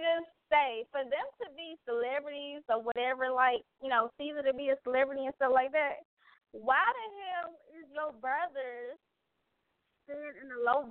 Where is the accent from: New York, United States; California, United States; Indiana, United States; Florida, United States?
Indiana, United States; Gary; Talking about where you from or whatever. Like, I'm from Gary.